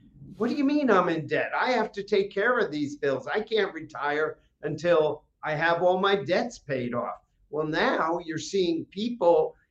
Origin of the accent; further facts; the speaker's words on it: New Jersey, United States; Came down here for spring break and never left. So I hail from New Jersey originally, which I was just there this past weekend and had a great time.